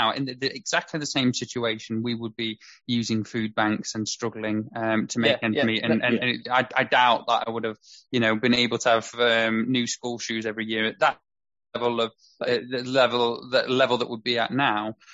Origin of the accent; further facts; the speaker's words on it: Mansfield, East Midlands, United Kingdom; I come from Mansfield, and I don't know the ins and outs of your background